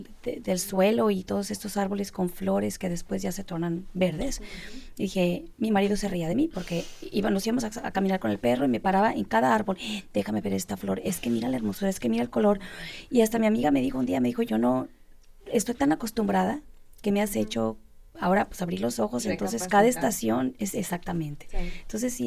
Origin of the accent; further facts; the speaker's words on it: northern Mexico, Mexico; Yo también soy de México, soy del norte de México, el sur de Texas, y hace mucho calor, lo cual también pues se disfruta, pero cuando yo me vine a vivir aquí